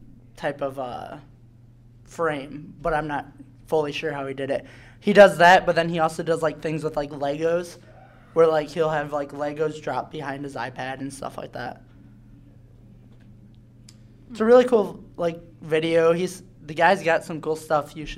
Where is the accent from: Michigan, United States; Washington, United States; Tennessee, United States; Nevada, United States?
Michigan, United States; now in Indiana, United States; We get the constant, I'm from Michigan, we get a crap ton of snow, and it's definitely not that bad.